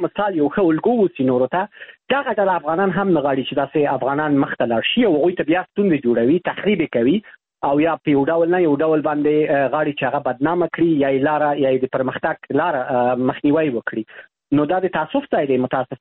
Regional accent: Afghanistan; زه د افغانستان یم.

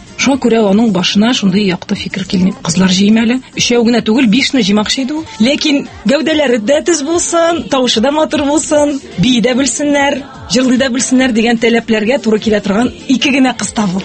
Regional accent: Kazan, Tatarstan, Russia; мин Казан кызы. Казанда туып үстем, музыка училищесын тәмамладым иң элек.

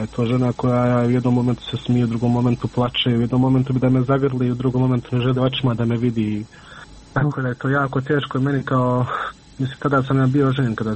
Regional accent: Miljevina, Republika Srpska, Bosnia & Herzegovina; mi smo svi gore iz Miljevine

